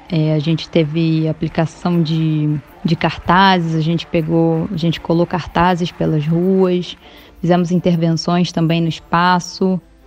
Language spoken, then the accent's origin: Portuguese; Brazil; now in Buenos Aires, Argentina; aqui em Buenos Aires, como o coletivo Passarinho, né, que somos brasileiros que vivem em Buenos Aires